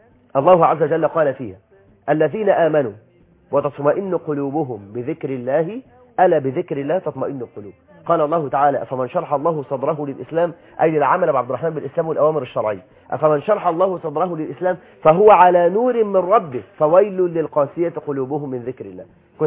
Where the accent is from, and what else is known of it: Egypt